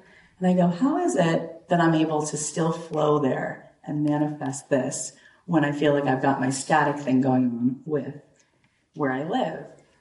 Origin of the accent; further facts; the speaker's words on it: Boca Raton, Florida, United States; moved away as an adult; now in Los Angeles, United States; I've been in LA since 03, and I grew up right here in Boca Raton, Florida. And I moved to LA when I was 23, and now I'm 44.